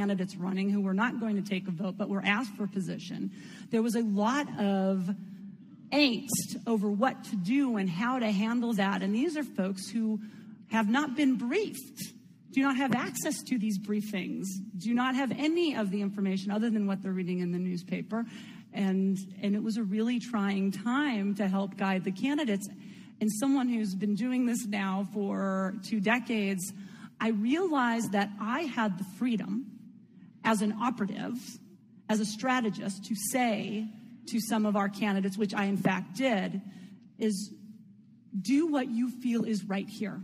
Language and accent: English; Montana, United States; I'm from Montana. I knew where Israel was until I looked at a map.